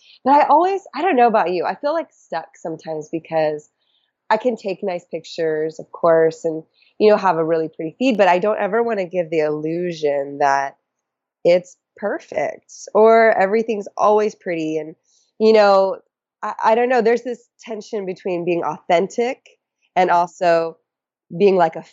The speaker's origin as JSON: {"language": "English", "town": "San Diego", "region": "California", "country": "United States", "said": "Hi, everyone. … I'm from San Diego, and I am married to a sweet man named Sam"}